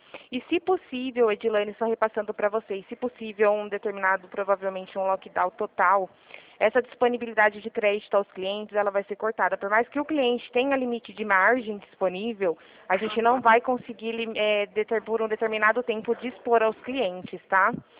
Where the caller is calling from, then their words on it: São Paulo, Brazil; De São Paulo.